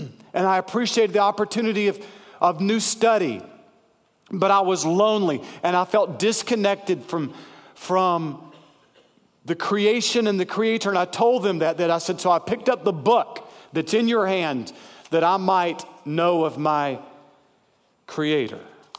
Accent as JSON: {"language": "English", "country": "United States", "lives_now": "China", "said": "because I'm an American pastor"}